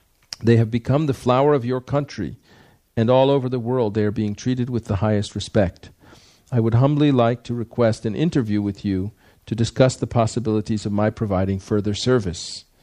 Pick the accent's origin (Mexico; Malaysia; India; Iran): India; moved away as an adult; now in United States; I came to this country from India 6 years ago to introduce Krishna consciousness, the scientific process of spiritual life, to the English-speaking people of the Western world.